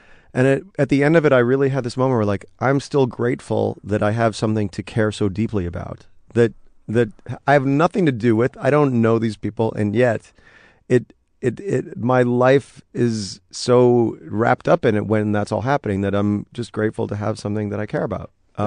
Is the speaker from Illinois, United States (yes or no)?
yes; Chicago, Illinois, United States; I'm from Chicago originally, so.